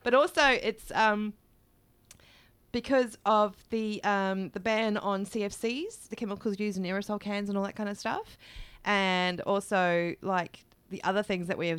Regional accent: New Zealand; Now, I come from New Zealand

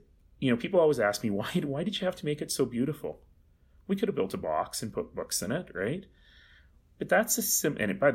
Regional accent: Calgary, Alberta, Canada; Let's not forget, like, we're so Canadian about this.

